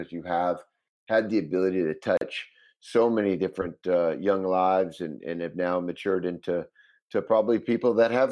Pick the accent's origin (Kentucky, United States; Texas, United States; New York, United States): Texas, United States; moved away; also born or lived in California; In terms of lacrosse, I grew up in Texas. They didn't have lacrosse as a child when I grew up in Texas.